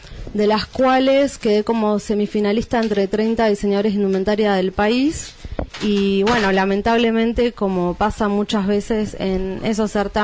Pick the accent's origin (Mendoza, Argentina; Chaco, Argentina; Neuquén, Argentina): Neuquén, Argentina; now in Buenos Aires, Argentina; cuando llegué a Buenos Aires de Neuquén con mi proyecto, solo tenía esos diseños que había hecho